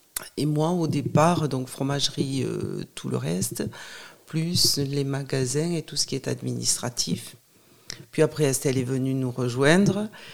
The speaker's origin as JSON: {"language": "French", "region": "Occitanie", "country": "France", "tie": "born or raised there", "said": "moi j'ai grandi en ville. Voilà, mes parents avaient quitté la ferme pour aller s'installer en ville. J'ai grandi dans le Gers, exactement."}